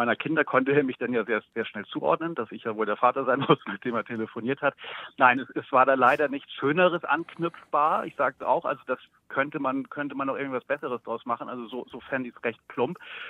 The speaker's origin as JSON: {"language": "German", "region": "Schleswig-Holstein", "country": "Germany", "tie": "born there", "said": "Ich bin gebürtiger Schleswig-Holsteiner."}